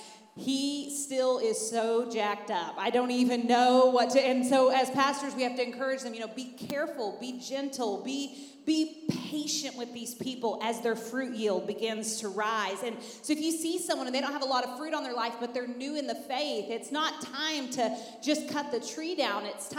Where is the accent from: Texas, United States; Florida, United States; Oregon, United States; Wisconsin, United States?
Texas, United States; now in Kentucky, United States; I didn't know this because I'm from West Texas and we don't grow things there.